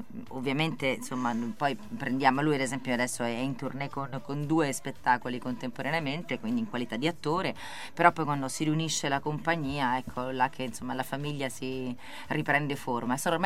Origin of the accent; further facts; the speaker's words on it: Rome, Lazio, Italy; avendo io vissuto, non sono nata a Roma, ma sono cresciuta a Roma da quando ero proprio bebè o da quando ero ragazzina.